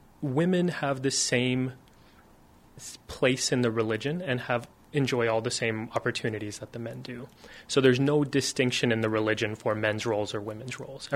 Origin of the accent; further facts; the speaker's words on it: San Antonio, Texas, United States; And growing up in San Antonio, I find myself constantly having to explain who I am, what I practice, why I look the way that I look.